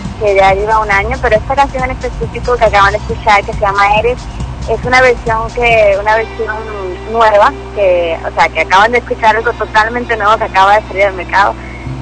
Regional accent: Puerto Rico; no, yo soy del Caribe, soy de Puerto Rico, así que estoy muy acostumbrada.

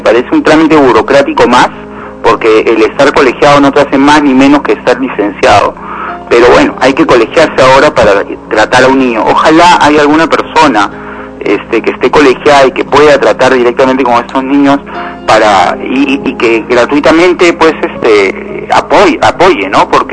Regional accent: Peru; podríamos evitar más sufrimiento, más dolor, como el que estamos viendo como peruanos, ¿no?

